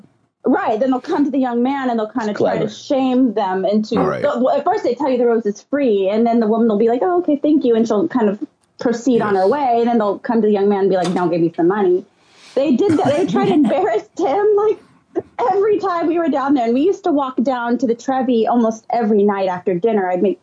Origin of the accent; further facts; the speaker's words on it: California, United States; And he asked us where we were from. And I said, oh, we're from California.